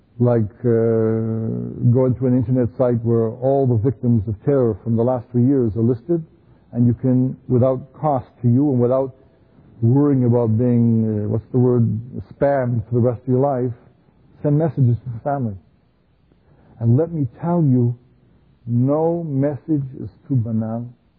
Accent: Canada; I get in the car, he knows my accent. Where are you from? Canada.

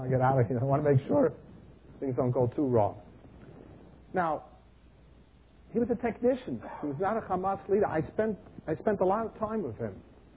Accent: New York, United States; I'm from New York.

